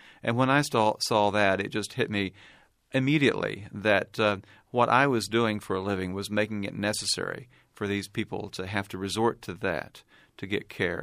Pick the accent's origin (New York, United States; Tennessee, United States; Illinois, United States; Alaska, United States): Tennessee, United States; I'm from East Tennessee, which is a mountainous part of the state, and it's quite rural, and a lot of the counties and towns are remote.